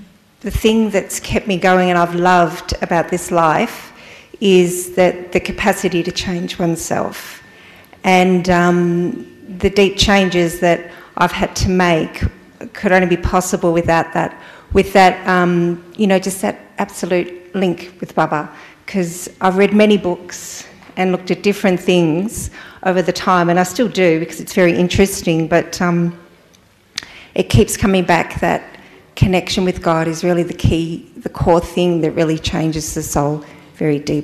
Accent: Australia; and I'm from Australia and currently in Wilton in New South Wales.

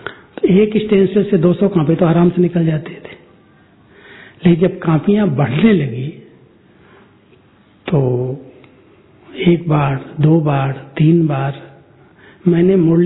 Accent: Uttar Pradesh, India; तो वो सीखने के लिए मैंने कहा सिंधी मैं यूपी से हूं हिंदी वाला सिंधी सीखूंगा कैसे

